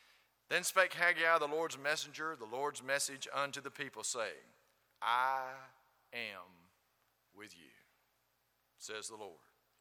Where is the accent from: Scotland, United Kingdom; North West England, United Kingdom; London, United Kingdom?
Scotland, United Kingdom; now in United States; From my perspective as a Scotsman